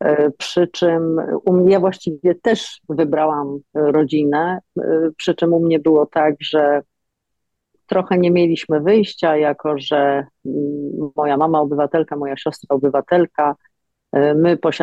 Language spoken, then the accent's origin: Polish; Lublin, Lublin Voivodeship, Poland; moved away as an adult; now in Chicago, United States; po 30 latach mieszkania w Chicago, że pozostając w Lublinie, skąd pochodzę, z całą miłością do tego miejsca na świecie